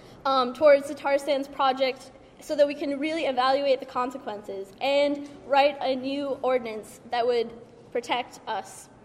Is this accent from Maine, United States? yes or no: yes; South Portland, Maine, United States; In my hometown of South Portland, a project was proposed to export tar sands oil from Alberta, Canada